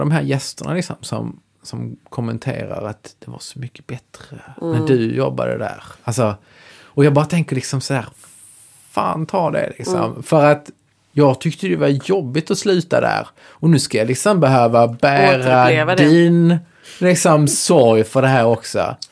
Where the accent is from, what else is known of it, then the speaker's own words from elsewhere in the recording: Skåne, Sweden; Jag är ju inte från Stockholm. Så här, jag är ju från Skåne.